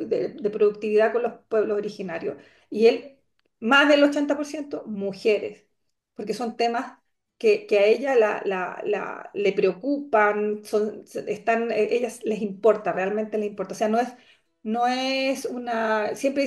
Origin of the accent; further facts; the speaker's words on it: Santiago, Santiago Metropolitan Region, Chile; now in Arica, Chile; Bueno, yo llevo 20 y tantos años trabajando en el norte de Chile, más de 20. Yo soy santiaguina, pero a mí me adoptó Arica.